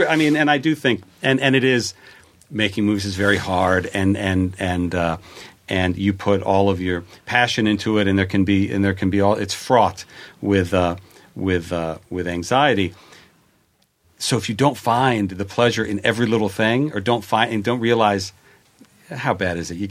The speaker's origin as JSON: {"language": "English", "region": "New Jersey", "country": "United States", "tie": "born or raised there", "moved": "as an adult", "lives_now": "Los Angeles, United States", "said": "Growing up in New Jersey, I had come to L.A. maybe once or twice. Gone to Disneyland, gone to Universal Studios."}